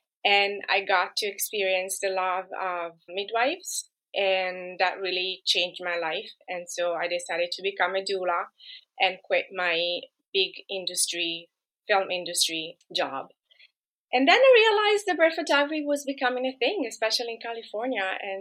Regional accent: Italy; English is a second language; moved away as an adult; now in United Kingdom; I was born and raised in Italy

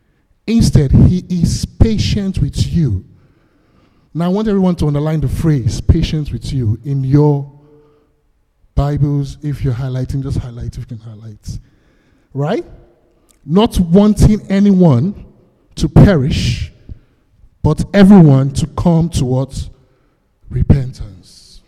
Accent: Benin City, Edo, Nigeria; I grew up in Benin. I grew up in Nigeria. Benin is one location in Nigeria.

